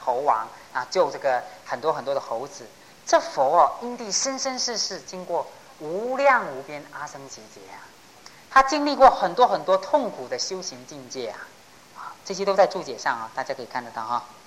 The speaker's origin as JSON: {"language": "Chinese", "country": "China", "said": "就是我们中国人讲的见贤思齐焉呐。"}